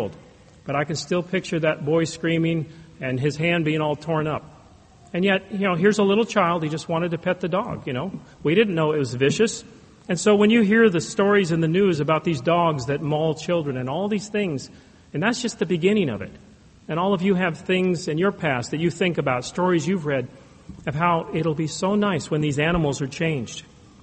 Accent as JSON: {"language": "English", "region": "California", "country": "United States", "tie": "born or raised there", "said": "I grew up in California, and I had the chance to go work on a farm in Colorado for the whole summer."}